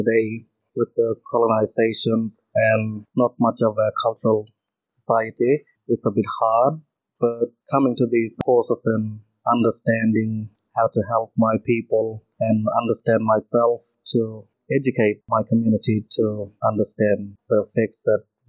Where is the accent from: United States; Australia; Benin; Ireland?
Australia; Hopevale, Queensland; now in Cairns, Australia; I'm 26 years of age. I'm from Hopevale, but originally from Hopevale, being 1 year living in Cairns, looking for better opportunities.